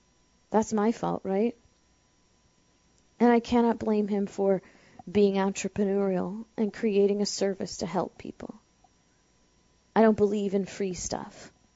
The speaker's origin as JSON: {"language": "English", "town": "St. Louis", "region": "Missouri", "country": "United States", "tie": "born or raised there", "said": "Now, I grew up in St. Louis. I'm no stranger to driving in the snow"}